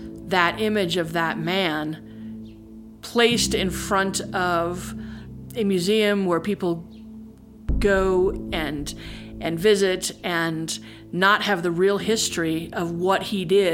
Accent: Santa Fe, New Mexico, United States; I am from Oquendo, Pueblo, grew up in Santa Fe.

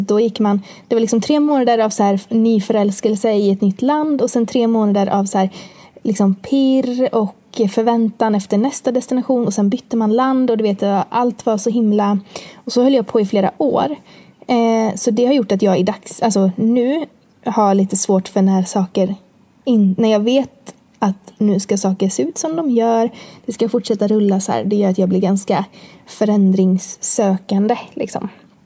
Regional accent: Borås, Västra Götaland County, Sweden; I dagsläget så bor jag med min sambo i Borås, där jag kommer ifrån, i en liten bostadsrätt som är typ 40 kvadrat eller någonting.

